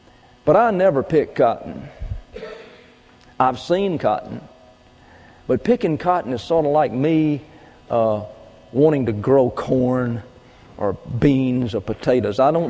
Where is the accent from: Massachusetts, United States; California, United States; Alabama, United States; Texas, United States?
Alabama, United States; And I was raised in South Alabama. And I was raised in South Alabama when cotton was king.